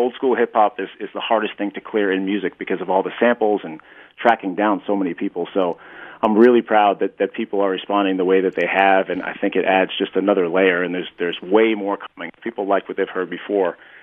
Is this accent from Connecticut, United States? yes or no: no; Boston, Massachusetts, United States; You know, I'm from Boston, and Terry Francona is a folk hero in Boston for bringing us our first title in a million years.